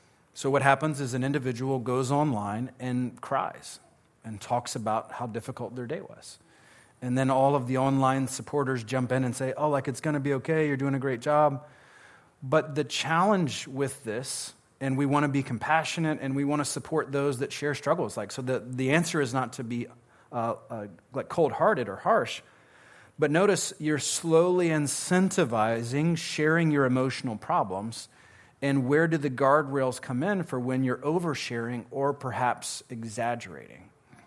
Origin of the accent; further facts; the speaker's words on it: the South, United States; I'm from the South. I've heard of catfishing.